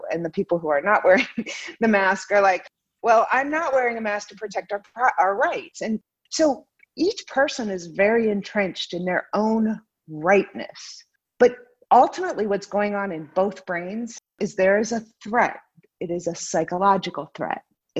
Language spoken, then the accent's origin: English; Akron, Ohio, United States; I'm from Ohio. I grew up in Akron, Ohio, actually.